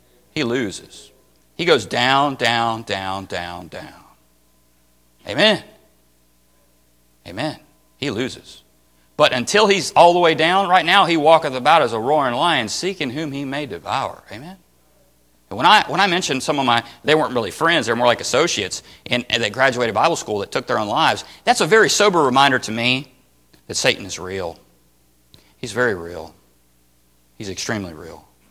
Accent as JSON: {"language": "English", "region": "Texas", "country": "United States", "said": "Man, I'm from Texas and I hate snakes."}